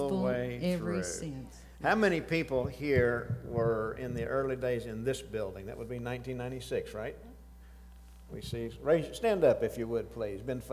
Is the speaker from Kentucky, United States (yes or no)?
no; Oklahoma, United States; And I'm a big football fan, and I'm from Oklahoma.